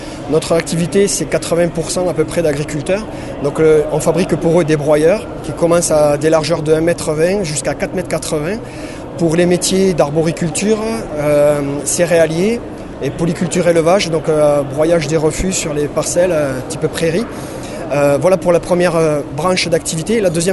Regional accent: Occitanie, France; moi je suis originaire de la Bigorre

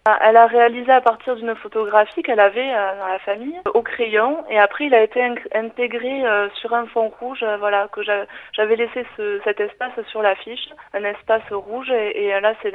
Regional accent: Oloron-Sainte-Marie, Nouvelle-Aquitaine, France; je vis actuellement à Biscarrosse, dans les Landes, mais j'ai grandi à Oloron et j'ai toujours été très attachée à la culture soudétine, de par sans doute mes origines

